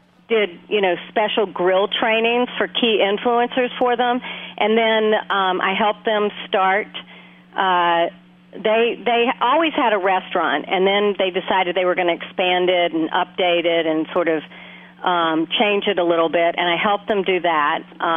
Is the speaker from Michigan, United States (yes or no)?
no; North Carolina, United States; I grew up in North Carolina, and So I was raised on barbecue, and in North Carolina, it's pulled pork.